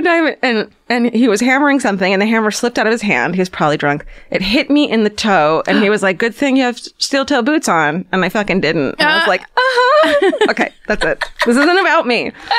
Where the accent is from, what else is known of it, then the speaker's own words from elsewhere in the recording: California, United States; I'm from South Orange County, technically.